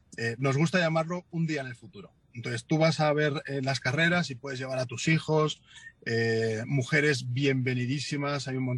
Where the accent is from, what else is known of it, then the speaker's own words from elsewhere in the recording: Madrid, Community of Madrid, Spain; He venido unos días a casa, a mi ciudad natal, que es Madrid, a estar con la familia.